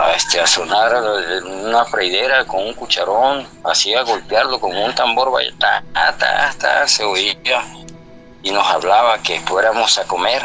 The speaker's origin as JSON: {"language": "Spanish", "town": "Villahermosa", "region": "Tabasco", "country": "Mexico", "said": "Yo soy de Villahermosa, Tabasco."}